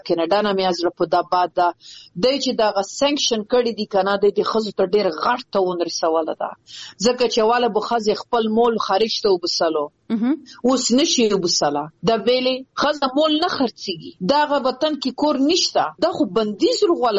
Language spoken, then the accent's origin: Pashto; Afghanistan; په افتخار یم چې زه د افغانستان یم زه د وطن یم